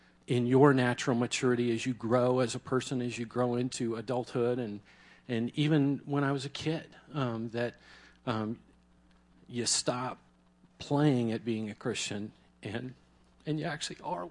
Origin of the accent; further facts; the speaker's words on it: Phoenix, Arizona, United States; Born and raised right here in Phoenix, Arizona. Not too far from here. Actually went to Orangewood Elementary, and Washington High School. Those are, you know, this is where I grew up. Lived most of my life here.